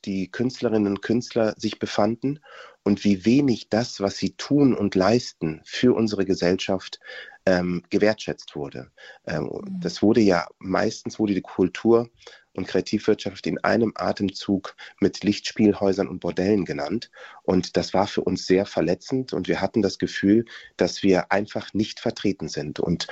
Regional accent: Bonn, North Rhine-Westphalia, Germany; born there; Ja, tatsächlich bin ich 1970 in Bonn geboren und war 71 hier.

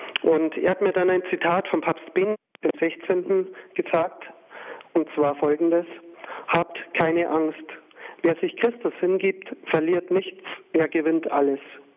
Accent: Erding, Bavaria, Germany; Ich war der älteste von 7 Kindern. Ich stamme aus Erding und habe Familie als wirklich etwas Schönes erlebt. Ich war dann als Kind schon Ministrant bei uns in Erding

